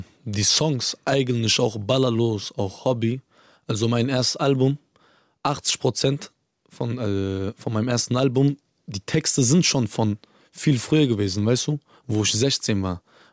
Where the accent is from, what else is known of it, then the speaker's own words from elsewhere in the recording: Rüsselsheim, Hesse, Germany; Aber in meiner Hood, gerade in Dickerbusch, jetzt in Rüsselsheim bin ich nicht so oft in der Stadt oder so, weißt du? Wenn dann genau da, wo ich aufgewachsen bin, in Dickerbusch.